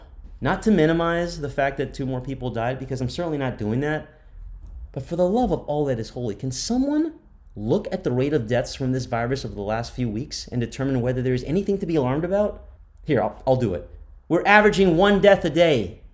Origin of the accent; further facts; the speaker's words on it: Florida, United States; and my home state of Florida.